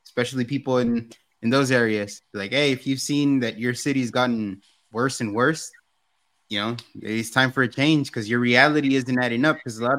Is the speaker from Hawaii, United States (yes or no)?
no; San Jose, California, United States; We're from San Jose originally.